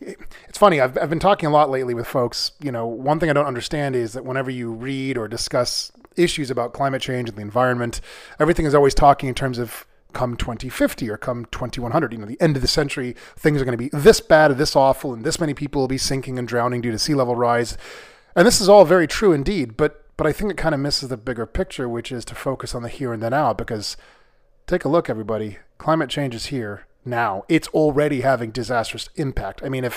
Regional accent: California, United States; moved away as an adult; this was, of course, recorded back in my home state of California.

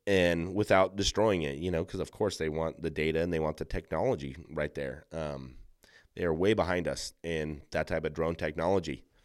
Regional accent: California, United States; But it just sucks that this is happening to my home state. It's rough.

